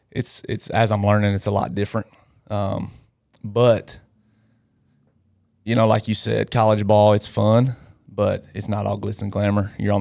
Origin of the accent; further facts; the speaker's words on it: Milan, Tennessee, United States; Yeah, I grew up in Milan, Tennessee, so not too far from here, just north of Jackson.